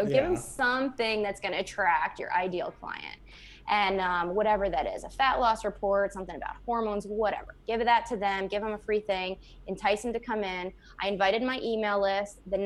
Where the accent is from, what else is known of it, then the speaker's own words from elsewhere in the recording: North Carolina, United States; now in Florida, United States; Where I'm from North Carolina.